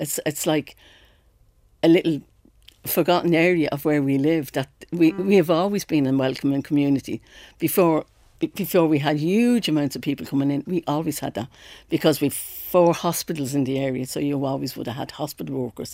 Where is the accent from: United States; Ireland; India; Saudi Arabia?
Ireland; Dublin, Leinster; I grew up on the very edge. I'm born in Dorset Street, Dublin 1.